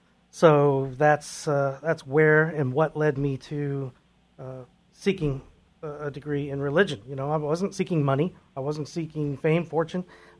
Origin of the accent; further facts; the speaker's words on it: California, United States; Real quick background. I am originally from California.